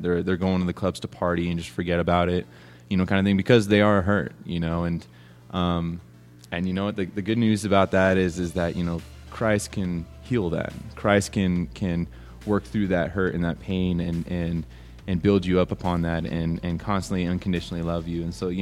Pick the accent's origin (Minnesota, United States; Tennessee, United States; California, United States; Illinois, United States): California, United States; San Diego; born there; also born or lived in Temecula / Rancho Cucamonga / Lake Arrowhead / Great Britain; Well, I was born in San Diego, California, and I moved a lot. Moved to Temecula. I've lived in parts of Great Britain. And then moved back here to Rancho Cucamonga.